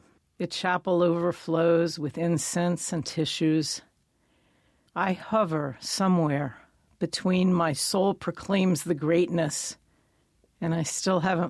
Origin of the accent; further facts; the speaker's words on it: Annapolis, Maryland, United States; I grew up in Annapolis on the Chesapeake Bay, and this is how we spent our summers, crabbing and swimming.